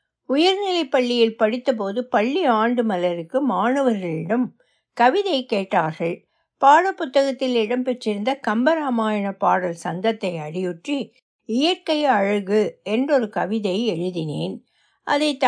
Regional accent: Cheruppalur, Tamil Nadu, India; also born or lived in Eethavilai; கன்னியாகுமரி மாவட்டத்தில் உள்ள ஈத்தவிளை என்ற சிறு விவசாய கிராமத்தில் 1955 பிறந்தேன். என் தந்தை தமிழ்நாடு பொதுப்பணித்துறையில் பணி செய்தார். அப்போது செருப்பாலூர் என்ற ஊரில் வசித்தோம்.

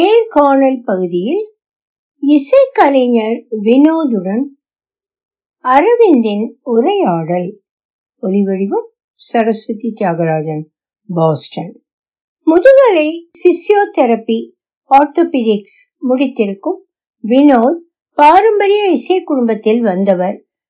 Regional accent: Chettikulam, Tamil Nadu, India; என் சொந்த ஊர் பெரம்பலூர் மாவட்டத்தில் உள்ள செட்டிக்குளம் கிராமம்.

